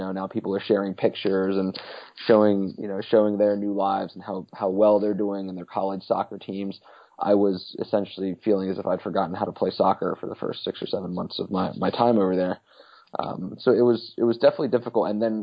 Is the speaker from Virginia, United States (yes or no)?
yes; Roanoke, Virginia, United States; and I'm from Roanoke, Virginia